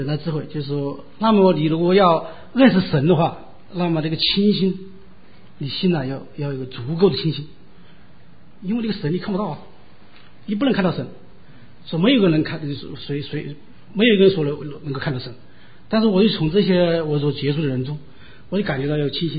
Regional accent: China; 因为我们从大陆来都知道

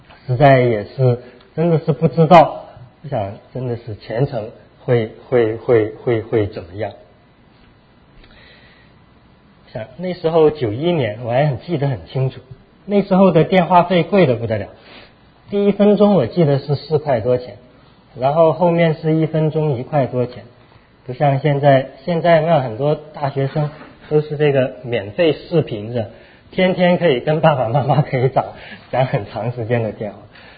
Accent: Guangzhou, Guangdong, China; 然后我也是从广州来的，所以会讲一些广东话。

